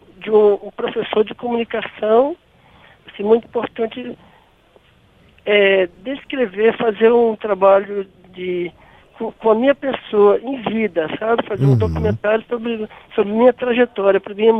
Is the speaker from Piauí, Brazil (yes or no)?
yes; Picos, Piauí, Brazil; now in Brasília, Brazil; Isso, eu sou de Picos do Piauí.